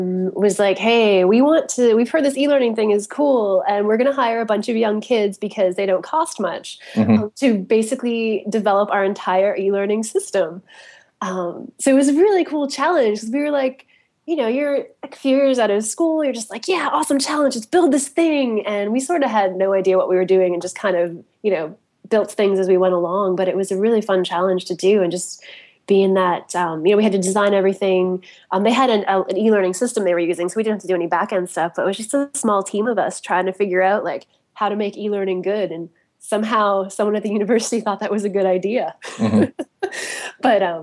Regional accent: Toronto, Ontario, Canada; Yeah. I'm Canadian, so I had to have a work visa to be in the States for a little bit.

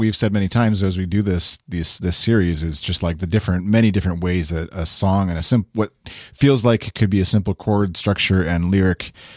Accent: Canada; But even as a Canadian looking down on, or not down literally, but like looking down at the U.S.

